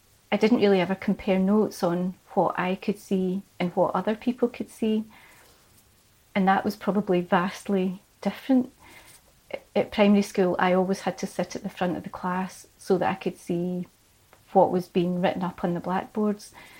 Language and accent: English; Troon, Scotland, United Kingdom; So I was from Troon, and I moved back to Troon when my son was quite young.